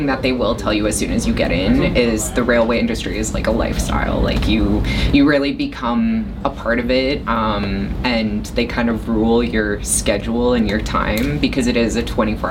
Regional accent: Lac La Biche, Alberta, Canada; Lac La Biche, Alberta, which is my hometown

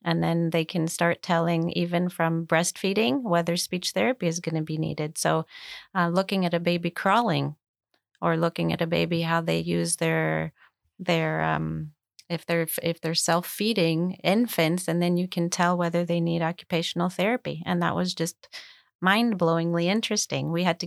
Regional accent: Greece; So I grew up in Greece. I went to several different schools.

